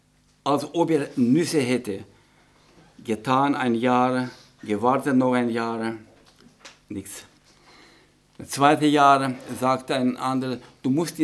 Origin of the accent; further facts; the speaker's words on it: Sibiu, Sibiu County, Romania; In meiner alten Heimat, ich komme aus der Gegend von Hermannstadt, also ganz weg von da.